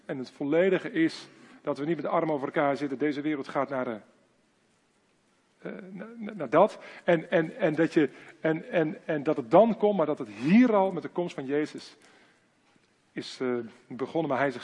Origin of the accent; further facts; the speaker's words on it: Netherlands; Ik ben Nederlander en ik heb een Nederlands paspoort